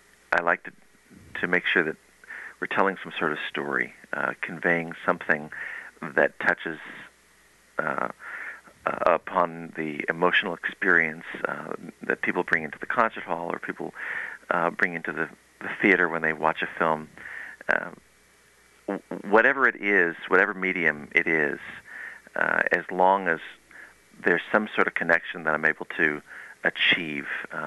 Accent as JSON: {"language": "English", "region": "California", "country": "United States", "tie": "born or raised there", "said": "a little kid growing up in the San Fernando Valley, California"}